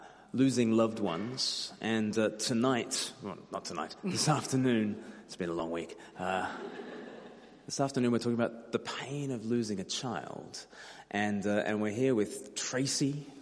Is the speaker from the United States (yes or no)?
no; Australia; now in United Kingdom; I'm from Australia, but I've lived half my life in the UK now.